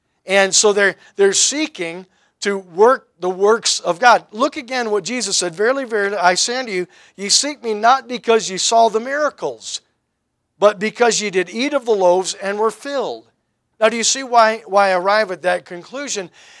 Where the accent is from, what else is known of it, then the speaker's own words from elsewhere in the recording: Great Lakes, United States; I grew up on the Great Lakes.